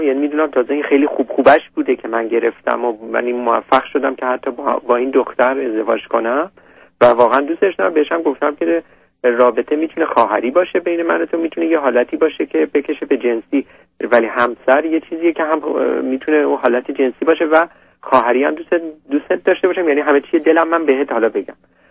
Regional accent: Iran; moved away; یکی از چیزایی که باز از ایران اومدیم اینه که از اونا دور باشیم، یعنی دخالت خانواده.

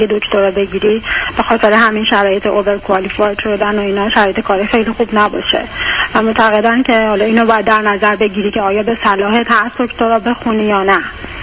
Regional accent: Iran; من از ایرانم

